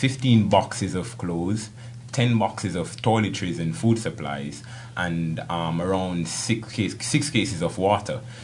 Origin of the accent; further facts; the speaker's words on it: Jamaica; Yes, I'm from Jamaica.